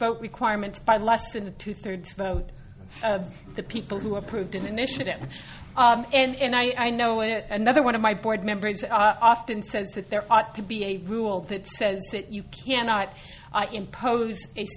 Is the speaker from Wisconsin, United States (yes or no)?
no; California, United States; I'm a Californian. I don't like to compare myself to either Arkansas or Rhode Island.